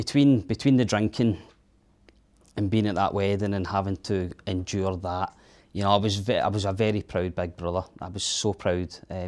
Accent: Arbroath, Scotland, United Kingdom; we grew up in Arbroath, Red Lion Caravan Park. That to me was my safe haven, my safe place.

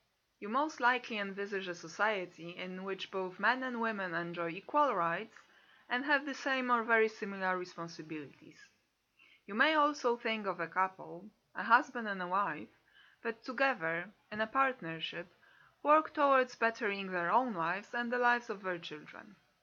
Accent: Poland; moved away; I'm a psychologist and a former academic. I was born and raised in Poland, but in the last 15 years, I have lived and worked in different countries in Western Europe.

